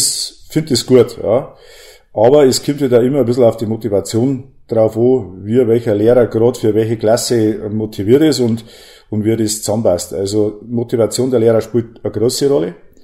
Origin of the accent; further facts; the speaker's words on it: Sommerberg, Bavaria, Germany; born there; now in Neubayern, Germany; ich bin ein gebürtiger Sommerberger.